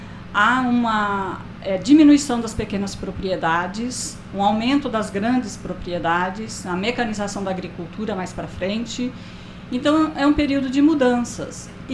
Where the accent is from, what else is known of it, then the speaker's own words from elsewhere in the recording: Presidente Prudente, São Paulo, Brazil; Eu tenho origens rurais, né? Eu sou de Presidente Prudente, minha família é lá, sou filha de imigrantes portugueses e italianos, né?